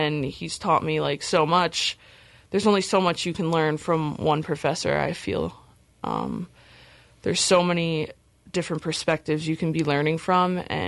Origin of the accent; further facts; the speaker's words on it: Colonia, New Jersey, United States; My dad owns a office building in my hometown, Colonia, New Jersey.